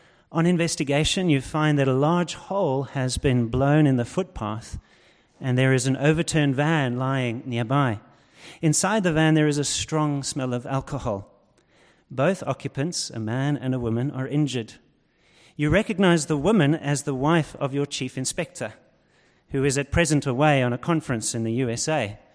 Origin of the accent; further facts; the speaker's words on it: Johannesburg, Gauteng, South Africa; now in Cape Town, South Africa; When we were younger, growing up in Johannesburg, my brother and I used to fish out the dead creatures in the swimming pool